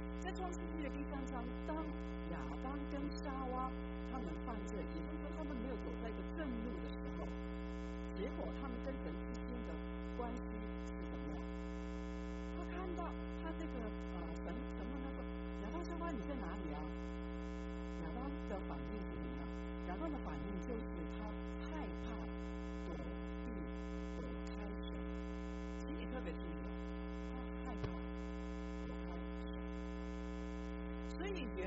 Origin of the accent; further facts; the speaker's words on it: China; 我想我们中国人会比较容易了解这个敬畏的意义